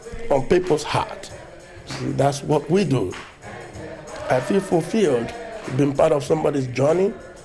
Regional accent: Nigeria; Yeah, I'm from Nigeria, West Africa.

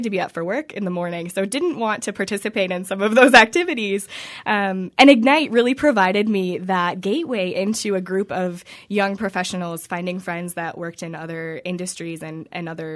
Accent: Jackson, Wisconsin, United States; now in Stevens Point, United States; I grew up in Jackson, Wisconsin. If you're familiar with where that is, it's southeastern Wisconsin. Went to Slinger High School and came to Stevens Point for my education.

